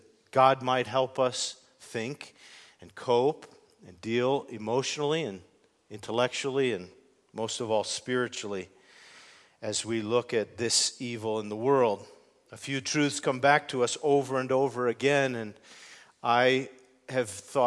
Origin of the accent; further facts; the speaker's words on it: Connecticut, United States; it occurred a little more than 10 miles from my house where I grew up in Connecticut, and it is everything that you've heard described, a beautiful, little, quiet, peaceful town.